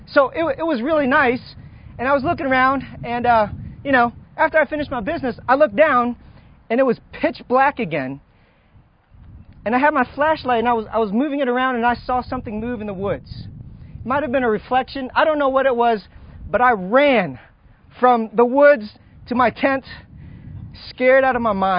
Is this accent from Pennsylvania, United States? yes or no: no; Roanoke, Virginia, United States; So I am from Roanoke, Virginia, and in Roanoke, I say I'm from the mountains of Roanoke